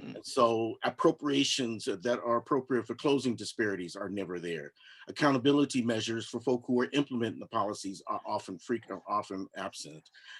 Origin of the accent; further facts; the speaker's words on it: Los Angeles, California, United States; because I grew up out in Los Angeles.